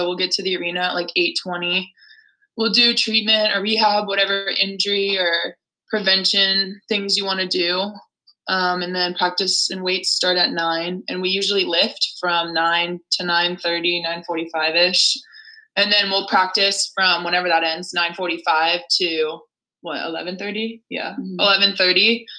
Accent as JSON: {"language": "English", "town": "Leesburg", "region": "Virginia", "country": "United States", "said": "So like I said, I'm from Leesburg, Virginia."}